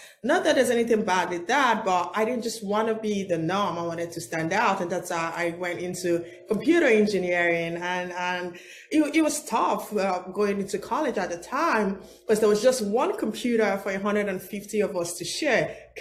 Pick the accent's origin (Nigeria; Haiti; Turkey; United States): Nigeria; I was born and raised in Nigeria. Nigeria is a country in West Africa.